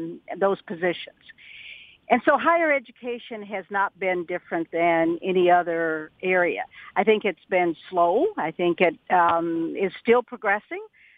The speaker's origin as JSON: {"language": "English", "town": "Earlington", "region": "Kentucky", "country": "United States", "tie": "born or raised there", "said": "but I am from Western Kentucky. I was born in Hopkinsville. I grew up in Earlington, Kentucky, and so Western Kentucky is home for me"}